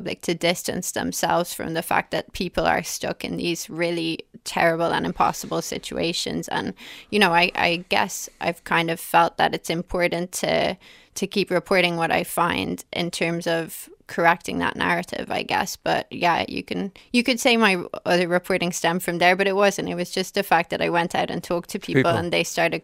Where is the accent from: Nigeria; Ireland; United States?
Ireland; just were stuck because they didn't have the ability to get on a plane and fly somewhere like we do as Irish people.